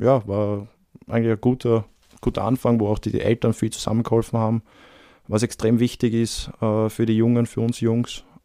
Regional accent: Matzen, Lower Austria, Austria; Ja, aufgewachsen bin ich im Bezirk Gensandorf in Niederösterreich. Der Stadt, kleine Ortschaft Matzen.

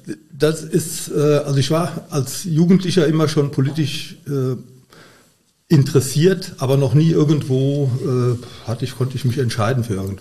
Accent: Güls, Rhineland-Palatinate, Germany; Ja, Güls ist für mich halt Heimat, mein Geburtsort und meistens auch mein Aufenthaltsort gewesen und Güls ist halt ein Stück von mir.

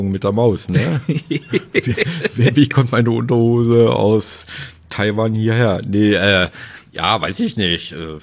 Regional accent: East Germany, Germany; bei uns im Osten

